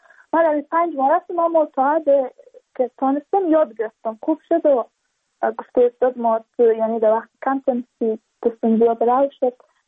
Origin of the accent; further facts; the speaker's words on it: Badakhshan, Afghanistan; چون ما از بدخشان هستیم، یعنی منطقای دور دستش،